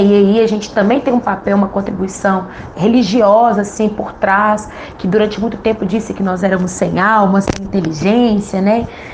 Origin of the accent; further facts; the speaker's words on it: Contagem, Minas Gerais, Brazil; eu sou filha das Águas Doces, filha do Ferro também, sou cria da Quebrada do Ressaca, região metropolitana de Belo Horizonte, na cidade de Contagem, bem na divisa ali com BH